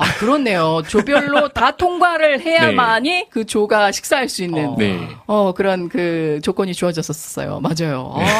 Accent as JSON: {"language": "Korean", "country": "United States", "tie": "born or raised there", "lives_now": "South Korea", "said": "학창 시절을 이제 미국에서 보냈었었기 때문에 한국에서의 수련회가 조금 그립기도 하면서"}